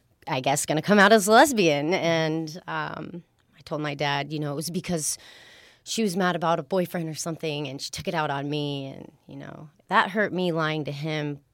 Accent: Texas, United States; born and raised in Texas, just grew up, you know, Hamby Church of Christ and very Southern Baptist ways.

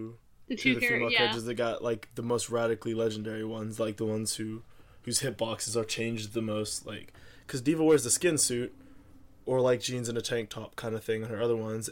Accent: United States; as an American, I know the last time a country tried to threaten us with blonde-haired, blue-eyed super warriors, we went in and cleaned house.

